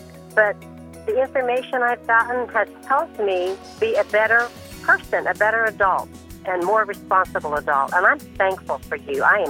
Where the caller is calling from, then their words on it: Indiana, United States; I'm calling from Indiana.